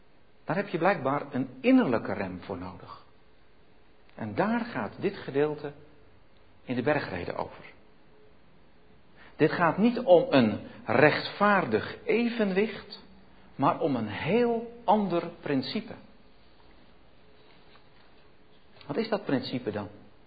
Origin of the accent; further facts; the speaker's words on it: Zeewolde, Flevoland, Netherlands; Ik kom uit Zeewolde